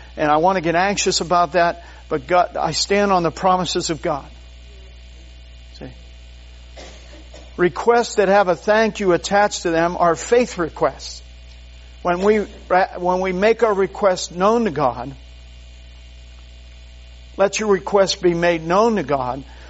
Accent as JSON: {"language": "English", "region": "Pennsylvania", "country": "United States", "tie": "born or raised there", "said": "Pennsylvania is my home state."}